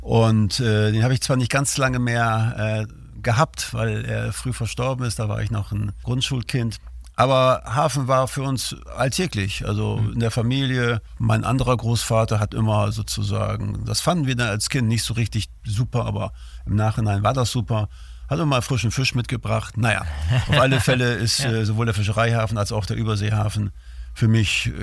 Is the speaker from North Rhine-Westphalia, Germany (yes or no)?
no; Bremerhaven, Bremen, Germany; Genau, ich bin hier geboren, im Landkreis aufgewachsen. Mein Elternhaus, Großelternhaus, das war direkt am Deich. Ich bin also ja ein Kind der Weser, muss man sagen.